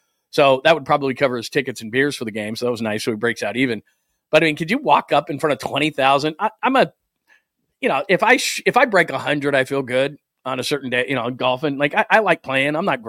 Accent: Utah, United States; Y'all, I'm from Utah.

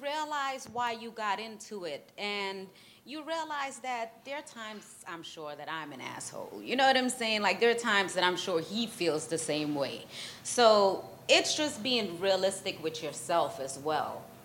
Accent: Guyana; I'm from Guyana, so, I mean, like, we doing the wine and stuff, and we doing the Dutty wine and everything.

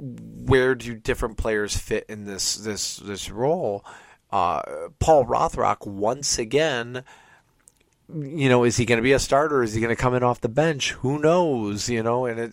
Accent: Buffalo, New York, United States; Growing up in Buffalo.

